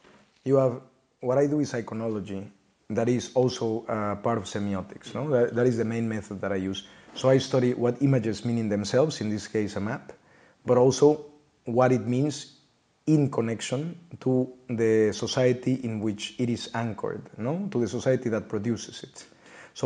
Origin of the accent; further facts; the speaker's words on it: Mexico City, Mexico; English is a second language; moved away as an adult; now in Netherlands; it is the same, depending on where you are, I pronounce it differently. I am Mexican, I am from Mexico City, I studied political science and international relations in Mexico City, and then I came to the Netherlands 10 years ago